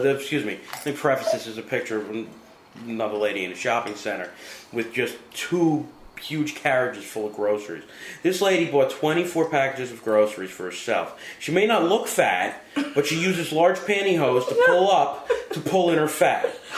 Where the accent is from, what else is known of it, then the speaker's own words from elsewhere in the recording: New York, United States; Growing up near New York, right after the 70s, so all you see on TV is the Bronx burning down and people dying.